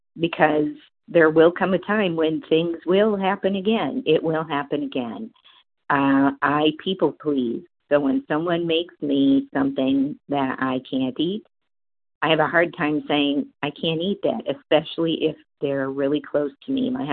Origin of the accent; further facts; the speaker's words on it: Massachusetts, United States; Central Massachusetts.